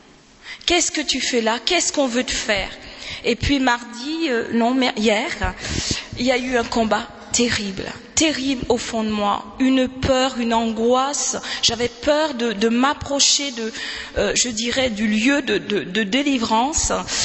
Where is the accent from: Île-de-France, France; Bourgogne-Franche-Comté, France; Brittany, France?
Brittany, France; Brest; Bonsoir. Voilà, je viens de Brest.